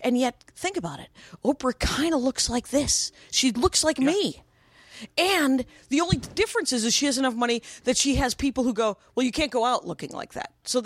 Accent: Wisconsin, United States; Right, Madison, Wisconsin. And then, because I'm from Wisconsin.

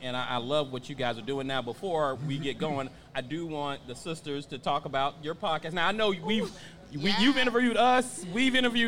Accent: Orlando, Florida, United States; now in Atlanta, United States; I'm originally from Orlando, Florida. I don't know if y'all know. Disney World.

